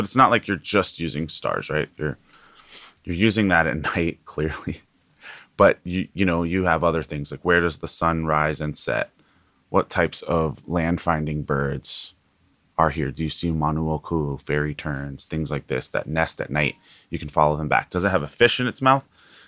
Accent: Kohala, Hawaii, United States; my mom's family is all from the island of Hawaii. So Moku'o ke awe for those from Hawaii. And we're from an ahupua or district called Kohala.

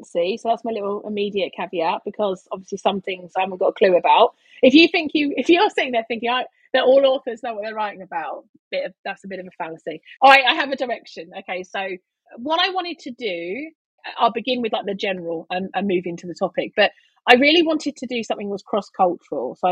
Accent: East London, London, United Kingdom; I'm from East London.

